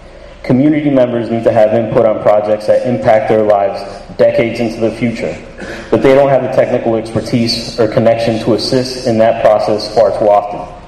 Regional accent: Springfield, Massachusetts, United States; I'm from Springfield

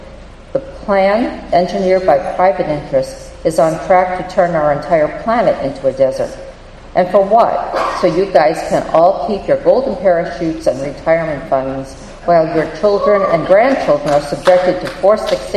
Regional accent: Wendell, Massachusetts, United States; from Wendell

